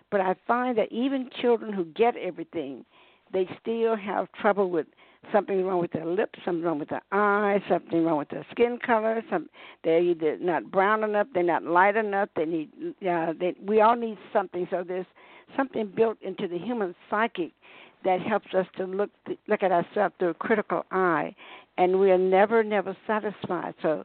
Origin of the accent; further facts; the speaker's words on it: the South, United States; I grew up in the South, and because of all the discrimination and racism there